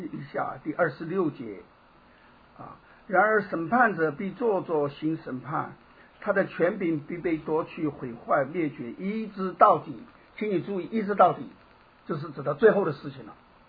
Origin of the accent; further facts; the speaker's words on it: China; 我们从大陆来的